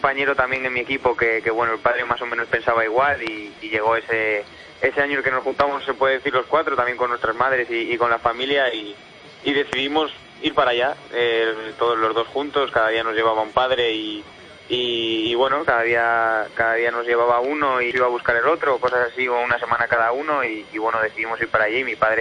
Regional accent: Torrelavega, Cantabria, Spain; del cole empecé en un equipo de mi pueblo, ahí de Torrelavega, de una ciudad de Cantabria.

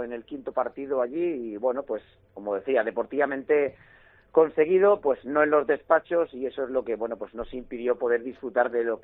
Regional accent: Balearic Islands, Spain; born there; yo soy mallorquín de nacimiento, naturalmente me siento muy allí, toda mi familia es de allí

